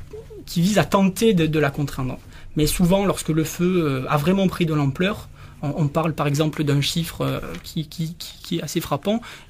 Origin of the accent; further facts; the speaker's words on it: France; Nous, chez nous, en France, on ne connaît pas du tout ces cas-là de mise à feu naturelle.